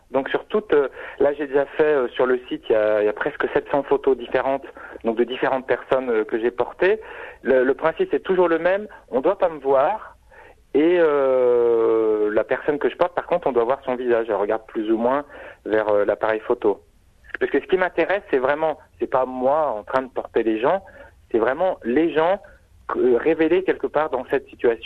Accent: France; accent: French; le fait que je sois français, ça jouait sûrement un petit peu avec mon accent français

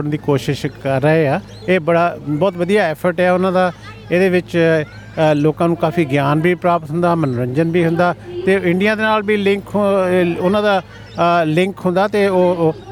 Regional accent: Hoshiarpur, Punjab, India; now in Australia; ਮੈਂ ਹੁਸ਼ਿਆਰਪੁਰ ਤੋਂ ਹਾਂ ਜੀ ਮਾਲਪੁਰ ਦੇ ਕੋਲ ਸਾਡਾ ਪਿੰਡ ਆ ਅਤੇ ਉੱਥੋਂ ਅਸੀਂ ਇੱਥੇ 1996 ਦੇ ਵਿੱਚ ਇੱਥੇ ਮਾਈਗ੍ਰੇਟ ਕੀਤੇ ਸੀ

